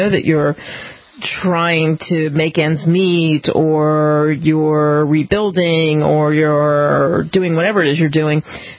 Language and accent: English; New Jersey, United States; also born or lived in New York; I grew up partially in New York and then in Philadelphia, in South Jersey specifically. So right smack over the bridge, not very far from the bridge that connects Philly and South Jersey.